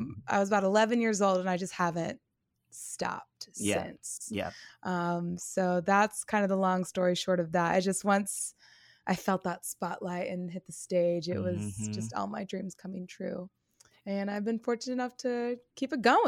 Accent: California, United States; moved away as an adult; I am from the Bay Area in California. Mm-hmm. I lived there until I was about 24.

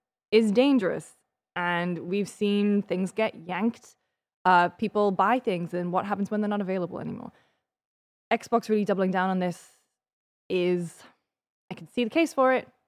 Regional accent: United Kingdom; as a British person with a British PSN account

